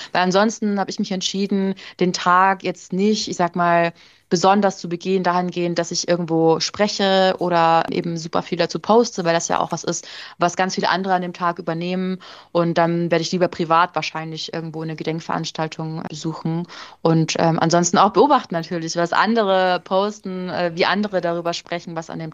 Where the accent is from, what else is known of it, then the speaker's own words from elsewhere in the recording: Mühldorf, Bavaria, Germany; Also das KZ-Auslager Mühldorfer Hart, von dem ich eben gesprochen habe, meine Heimat, sieht auch nicht aus wie ein KZ